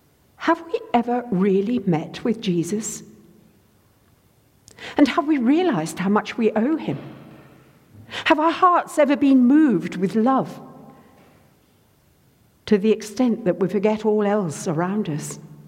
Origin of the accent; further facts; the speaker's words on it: United Kingdom; We're British and we're Anglican, and everything in moderation is our motto.